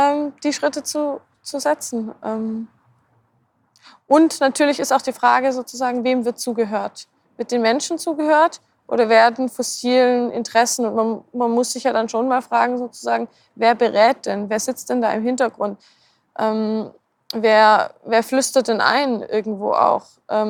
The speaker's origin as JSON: {"language": "German", "region": "Tyrol", "country": "Austria", "said": "Ich komme selber aus Tirol, etwas kleinere Stadt, wo man merkt, einfach wir brauchen die Mobilität"}